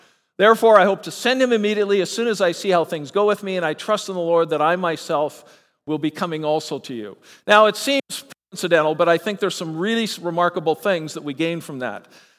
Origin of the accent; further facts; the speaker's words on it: Canada; now in United States; because I'm Canadian, I have sort of a default position here because they won't let me vote anyway.